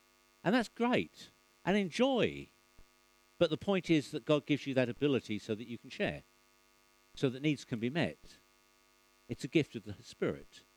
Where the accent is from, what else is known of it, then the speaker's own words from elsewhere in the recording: England, United Kingdom; as an Englishman, I'm full of complaints and grumbling